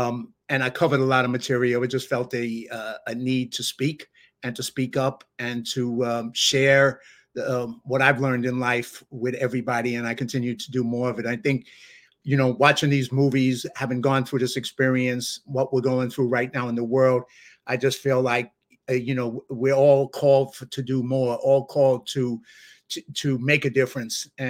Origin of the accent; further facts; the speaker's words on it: New York, United States; And good thing I'm a New Yorker and I talk too fast.